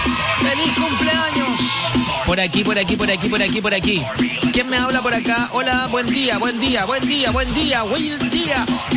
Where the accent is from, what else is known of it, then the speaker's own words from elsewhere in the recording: Carahue, Araucanía, Chile; hola desde Carahue, la ciudad de la papa. Carahue es mi ciudad natal, chiquillos, ¿sabían ustedes? Nací allá un 23 de noviembre del año 1900.